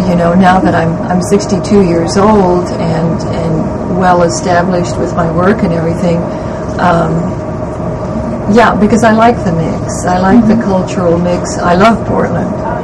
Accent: Netherlands; now in United States; Well, we're originally from Holland, and I was born in Holland.

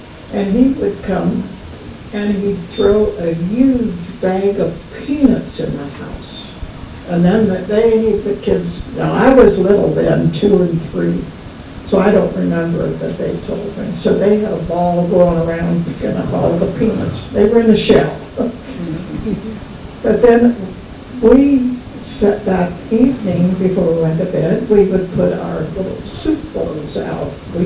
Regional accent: Cincinnati, Ohio, United States; now in Memphis, United States; Now, I came from Cincinnati, a German town, and I think that was a tradition, a German tradition, St. Nicholas.

